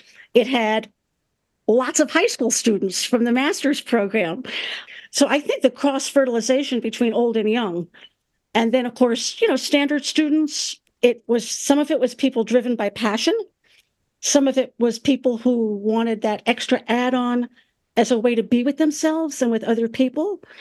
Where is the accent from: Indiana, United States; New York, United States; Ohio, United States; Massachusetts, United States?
New York, United States; I mean, I grew up in the New York area. I came from a family that very much valued education.